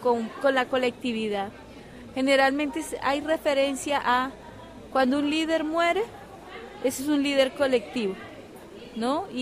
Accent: Cesar, Colombia

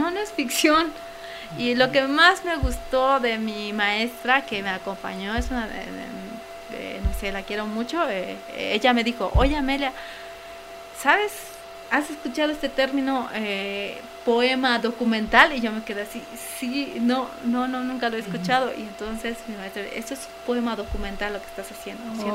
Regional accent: Zinacantán, Chiapas, Mexico; de que no me gusta folclorizar mi pueblo

